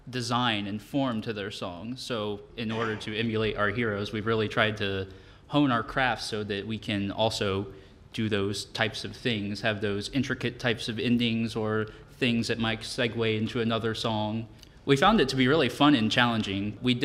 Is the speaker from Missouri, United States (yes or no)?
no; West Virginia, United States; I'm originally from West Virginia in the southern coal fields. This is where I was raised.